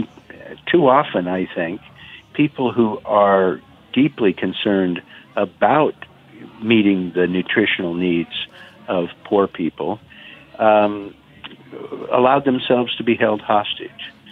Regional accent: Oregon, United States; Oregon, my home state, is a huge agricultural state

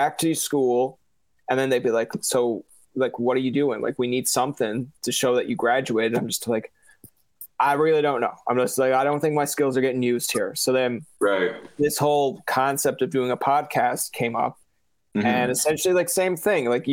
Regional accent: Newfoundland and Labrador, Canada; I'm a kid from Newfoundland.

